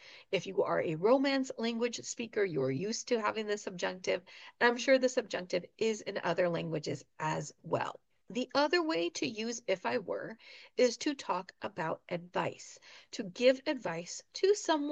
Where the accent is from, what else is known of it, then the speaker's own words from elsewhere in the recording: California, United States; I've never driven in the snow because I'm a Californian.